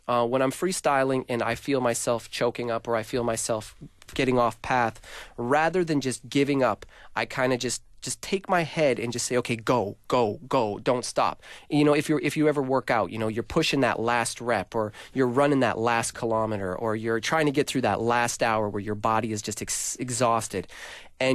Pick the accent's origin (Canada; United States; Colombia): Canada; Saskatoon, Saskatchewan; Even in Canada, I came from Saskatoon. Like, we had one black person in the entire school.